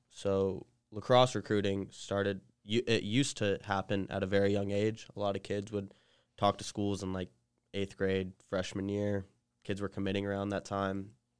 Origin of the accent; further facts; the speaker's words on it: Las Vegas, Nevada, United States; Growing up in Vegas was cool. You had to grow up a little calloused.